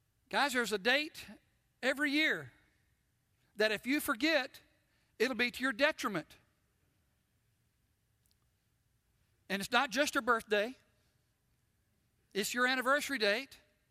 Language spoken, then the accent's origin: English; United States; So as a patriot, as an American, I urge you, I implore you, never forget the price that was paid for our freedom.